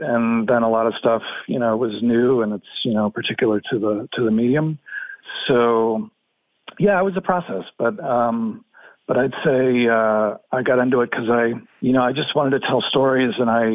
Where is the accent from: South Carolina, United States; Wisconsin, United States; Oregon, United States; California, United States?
California, United States; San Francisco; born there; now in New York City, United States; I was born in San Francisco, raised mostly by my mother, and then I went back east for college, and I moved to New York City the day after I graduated